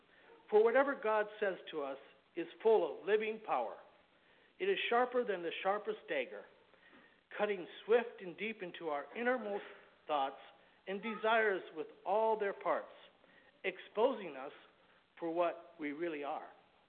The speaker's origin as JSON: {"language": "English", "region": "Wisconsin", "country": "United States", "tie": "born or raised there", "said": "I remember when I was growing up in Wisconsin that the song leader would sing this song quite a bit"}